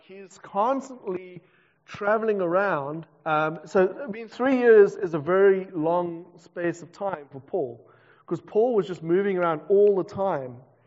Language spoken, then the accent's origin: English; South Africa; I'm from South Africa, so everyone in South Africa has a strong opinion.